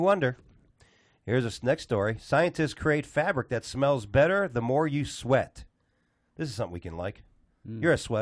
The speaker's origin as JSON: {"language": "English", "country": "Bahamas", "said": "I'm from the Bahamas."}